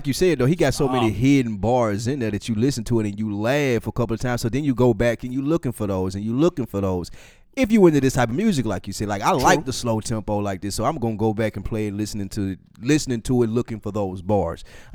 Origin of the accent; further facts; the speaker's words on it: the South, United States; Like, I'm from the South. I don't get the rhetoric that they using and all that New York slang.